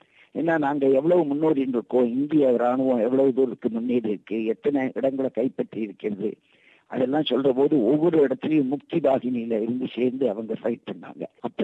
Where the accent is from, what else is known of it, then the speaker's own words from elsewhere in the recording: Mumbai, Maharashtra, India; also born or lived in Delhi; நான் இப்போது ஓய்வு பெற்றவின் தங்கியிருப்பது பம்பாய் மாநகரத்தில். அங்குதான் நான் பிறந்தேன், வளர்ந்தேன், படித்தேன், மனமுடித்தேன். மனமுடித்ததற்கு என் கணவருடன் சேர்ந்து தலைநகர் தில்லிக்கு போய்விட்டேன்.